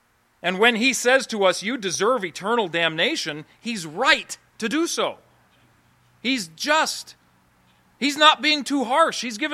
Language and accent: English; Ohio, United States; I grew up near Cleveland, Ohio, and you could say Cleveland winning the Super Bowl.